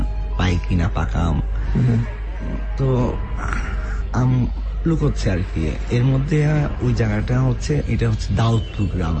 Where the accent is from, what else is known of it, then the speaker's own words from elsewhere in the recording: Dhaka, Dhaka Division, Bangladesh; সারা জীবন ঢাকায় বড় হয়েছি, ঢাকায় এসেছি